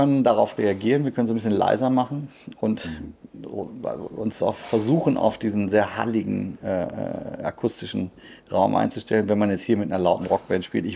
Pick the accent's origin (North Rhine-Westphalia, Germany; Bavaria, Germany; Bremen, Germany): North Rhine-Westphalia, Germany; Nee, nicht in der Eifel, im Sauerland.